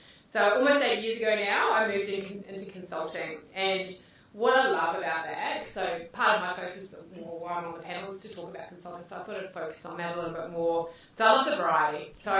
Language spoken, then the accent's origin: English; New Zealand; born there; So I started, and you might know from my accent, or might not, that I was born in New Zealand.